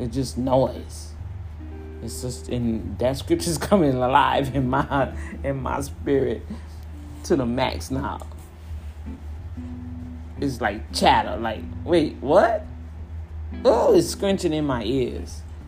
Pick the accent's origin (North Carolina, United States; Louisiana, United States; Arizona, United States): Louisiana, United States; Oh, I'm from Louisiana. I'm from this part of Louisiana.